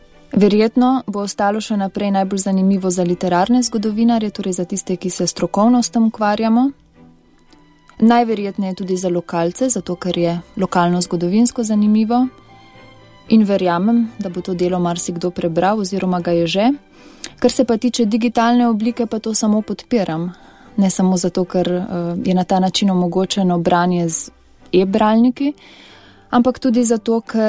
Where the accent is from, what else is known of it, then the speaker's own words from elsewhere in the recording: Slovenian Littoral, Slovenia; Sama sem sicer Primorka, ampak zdaj tudi že nekoliko Notranjka